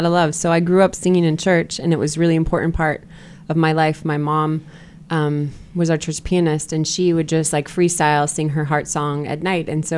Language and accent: English; Rantoul, Illinois, United States; So I grew up in Rantoul, Illinois.